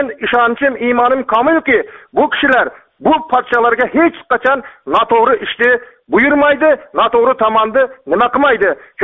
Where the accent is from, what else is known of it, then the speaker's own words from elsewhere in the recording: Jizzakh Region, Uzbekistan; Ha, men Jizzax viloyatining Baxmal tumanidan